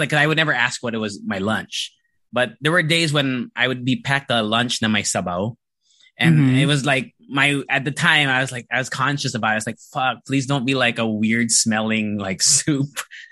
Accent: Japan; I went to an international school when I was growing up in Japan.

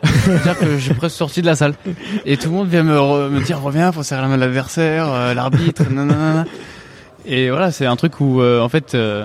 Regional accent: France; moi je suis arrivé très jeune, j'avais un an et six mois, presque deux ans, donc en fait j'ai grandi en France.

